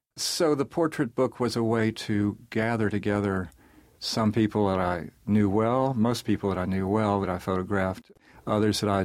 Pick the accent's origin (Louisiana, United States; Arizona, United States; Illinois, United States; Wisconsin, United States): Louisiana, United States; New Orleans; there's some Louisiana people in there because I grew up in New Orleans.